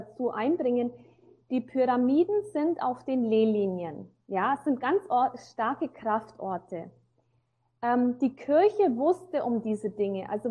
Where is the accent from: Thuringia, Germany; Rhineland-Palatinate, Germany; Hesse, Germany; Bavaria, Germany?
Bavaria, Germany; born there; Ich bin geboren im Allgäu. Ich bin deutsch, halb Sri Lankanerin. Also mein Papa ist Sudetendeutscher, meine Mama ist Sri Lankanerin.